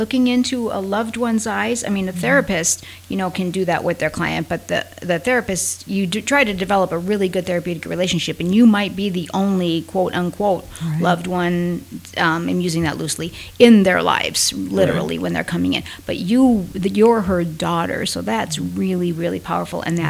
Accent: Montana, United States; maybe this is because I'm from Montana and Glacier National Park is right outside my dining room

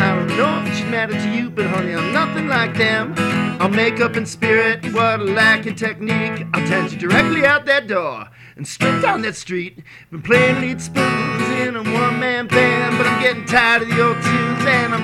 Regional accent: North Carolina, United States; I'm from North Carolina.

